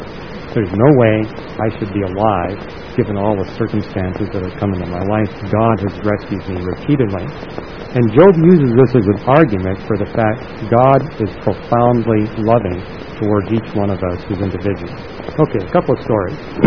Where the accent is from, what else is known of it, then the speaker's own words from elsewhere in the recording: Canada; And I was from Canada, and I was naive.